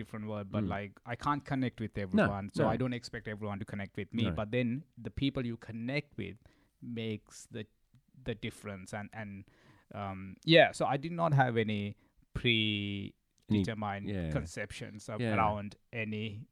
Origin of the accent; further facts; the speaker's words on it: Sri Lanka; Well, I didn't have any exposure growing up in Sri Lanka.